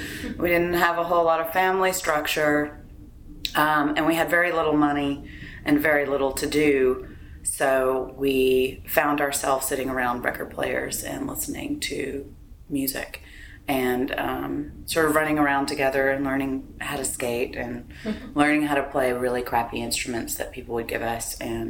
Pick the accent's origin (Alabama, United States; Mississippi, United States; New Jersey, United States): Alabama, United States; Atmore; now in Pensacola, United States; I am originally from Atmore, Alabama, but live in Pensacola, Florida.